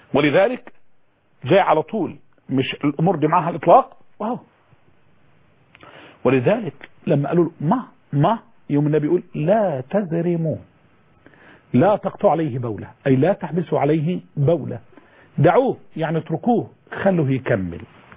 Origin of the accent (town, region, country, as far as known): Egypt